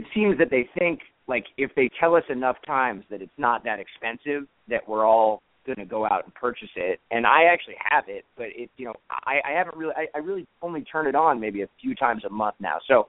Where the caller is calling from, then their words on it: Los Angeles, California, United States; from Los Angeles.